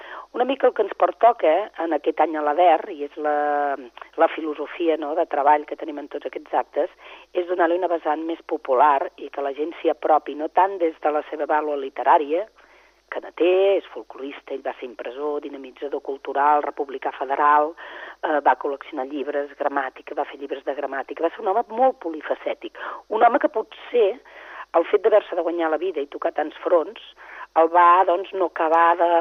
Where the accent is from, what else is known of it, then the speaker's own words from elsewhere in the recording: Reus, Catalonia, Spain; per exemple, jo que sóc reusenca